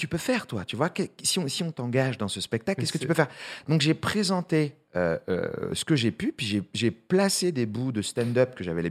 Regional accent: France; accent: French; J'ai un accent français et tout.

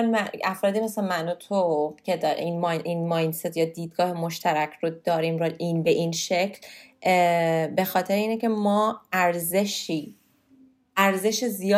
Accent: Iran; moved away; من از ایران اومدم بیرون

